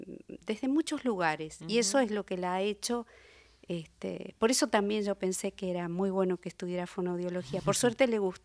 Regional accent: Spain; soy de Aries, además de española

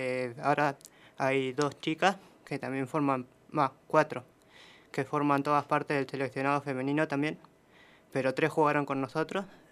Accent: Santa Rosa, La Pampa, Argentina; now in Toay, Argentina; Tengo 19 años. Soy de Santa Rosa, pero vivo en Tobay.

